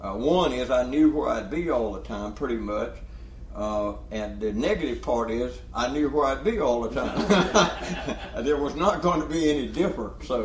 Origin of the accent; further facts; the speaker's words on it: Georgia, United States; I'm from South Georgia, so we didn't talk like that where I come from. But I grew up on the King James, still use it all the time